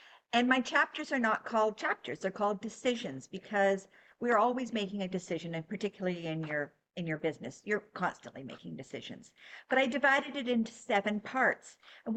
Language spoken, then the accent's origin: English; Canada; And I come from Canada, where it really is a melting pot of so many different nationalities, like the U.S.